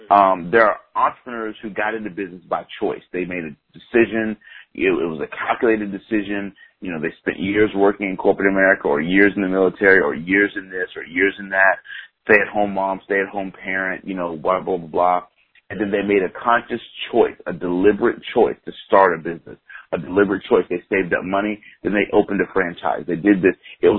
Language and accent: English; Tampa, Florida, United States; I am a down-home, humble cat, man, born and raised in Tampa. I still live in the same city that I was born and raised in, to be honest with you.